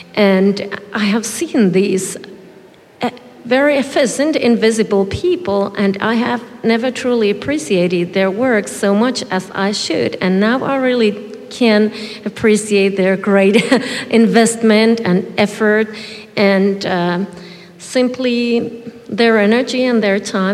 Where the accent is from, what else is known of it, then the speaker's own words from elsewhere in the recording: Finland; English is a second language; I come from Finland, and I study here at the Department of World Cultures. I'm a PhD student